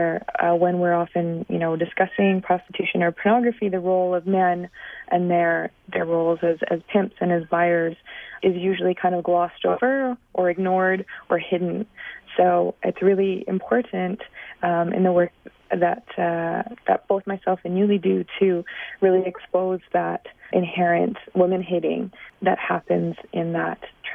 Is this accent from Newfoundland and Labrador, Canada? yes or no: no; British Columbia, Canada; also born or lived in Southwestern United States; Well, I come from the Tuklatmukh, and that's the Thompson Nation from the interior of British Columbia here in Western Canada, and also from the Diné or Navajo Nation from the southwestern United States.